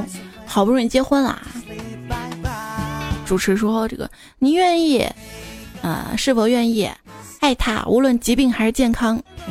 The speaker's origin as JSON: {"language": "Chinese", "town": "Zigong", "region": "Sichuan", "country": "China", "said": "作为一个自贡人有错吗？子贡，子贡，自贡在四川哈。"}